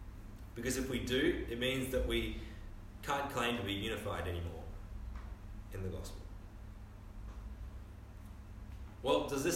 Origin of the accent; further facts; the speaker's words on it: Terrigal, New South Wales, Australia; around Easter time in my hometown on the Central Coast, at Terrigal Beach, they have a massive ocean swim